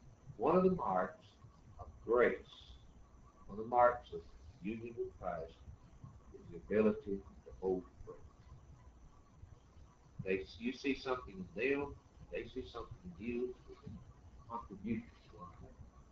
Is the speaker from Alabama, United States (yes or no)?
yes; Alabama, United States; I like to come south. I'm originally from Alabama. That's my home.